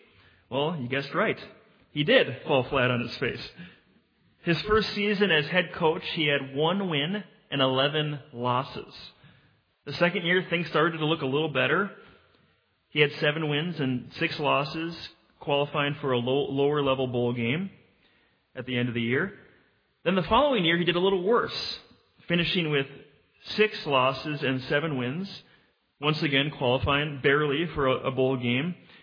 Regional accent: Minnesota, United States; I grew up in Minnesota, and that's always been where my loyalty has lied.

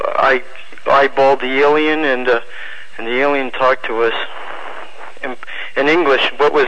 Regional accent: Mechanic Falls, Maine, United States; Yes, sir. … I'm from Mechanic Falls, Maine

